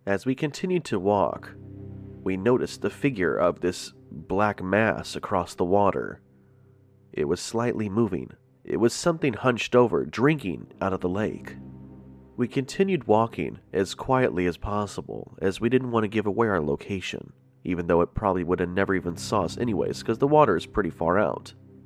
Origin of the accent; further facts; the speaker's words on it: Stockbridge, Georgia, United States; moved away as an adult; now in Norfolk, United States; I am 26 years old. I am from Stockbridge, Georgia, which is just south of Atlanta. I've lived here primarily most of my youth.